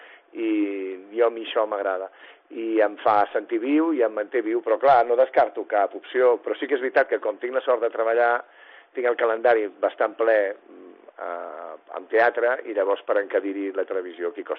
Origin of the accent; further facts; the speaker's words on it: Barcelona, Catalonia, Spain; Jo creuava el barri, anava a Sant Andreu, jo soc de Gràcia, anava fins a Sant Andreu a fer teatre.